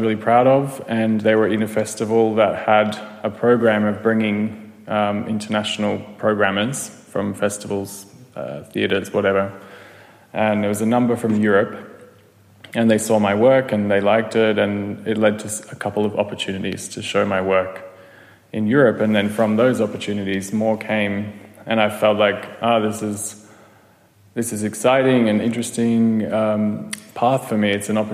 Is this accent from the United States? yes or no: no; Australia; now in Berlin, Germany; I'm from Australia, and as you know, it's very far away. It's an island, and even the cities themselves are far away from each other. So it feels very isolated culturally living there.